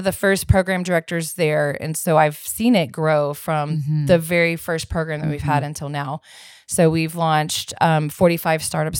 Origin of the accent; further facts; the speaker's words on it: Killeen, Texas, United States; So I'm from Central Texas.